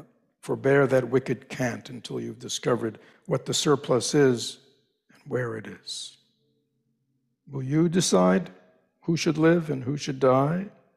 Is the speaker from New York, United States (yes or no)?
yes; New York, United States; I grew up in New York, it's like going down Fifth Avenue